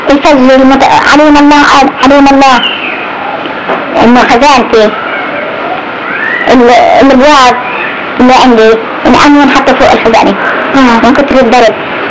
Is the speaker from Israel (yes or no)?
yes; Haifa, Haifa District, Israel; احنا من حيفا